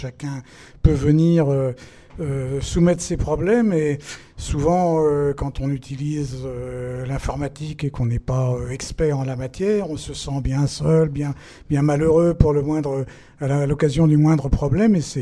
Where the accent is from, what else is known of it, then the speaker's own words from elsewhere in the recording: Occitanie, France; Je viens des environs de Nîmes.